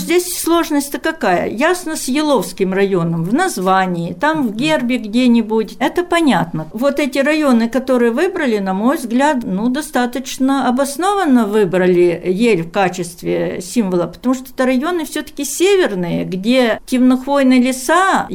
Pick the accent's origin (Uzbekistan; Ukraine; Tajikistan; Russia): Ukraine; born there; Я родилась на Украине, в лесостепи, но лес люблю с самого-самого раннего детства